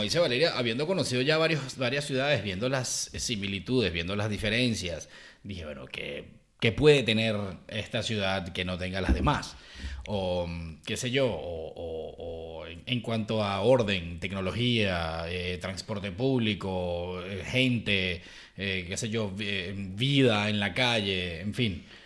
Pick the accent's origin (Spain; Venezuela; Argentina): Venezuela; born there; Venezuela, que es mi país natal, y Estados Unidos cuando estaba pequeño.